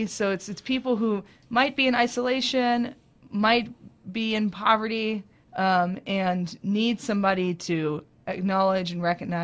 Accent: San Antonio, Texas, United States; I grew up in San Antonio, so I used to go to the one they had one there every year at this big park that people used to gather

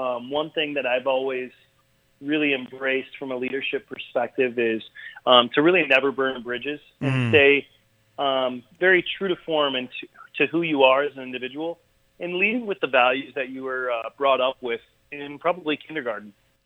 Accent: Rochester, Michigan, United States; I am a proud Michigander. That's for sure. I grew up in Rochester.

